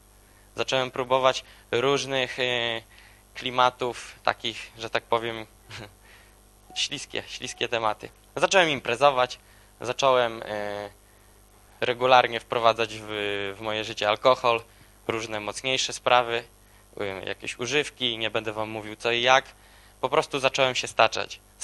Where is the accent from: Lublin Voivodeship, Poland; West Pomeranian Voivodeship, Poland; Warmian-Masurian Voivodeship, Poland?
Warmian-Masurian Voivodeship, Poland; Gołdap; Ja jestem z Gołdapi, to jest na Mazurach, jakieś 450 km stąd.